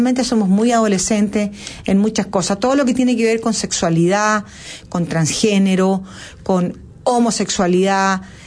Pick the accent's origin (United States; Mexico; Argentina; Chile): Chile; Yo estoy hablando como chilena, no estoy hablando a través de mi posición política o de mi posición social o mi posición religiosa. Estoy viendo lo que pasa en mi país